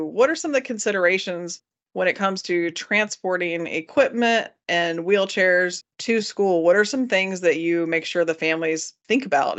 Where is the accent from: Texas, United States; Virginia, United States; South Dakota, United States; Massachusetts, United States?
Virginia, United States; Lynchburg; but then back home, where I grew up in Lynchburg, Virginia, it's a lot smaller